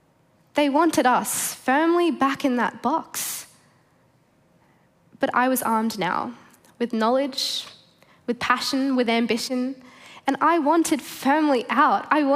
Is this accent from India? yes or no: yes; India; widespread flooding in my home country of India, where much of my family still lives.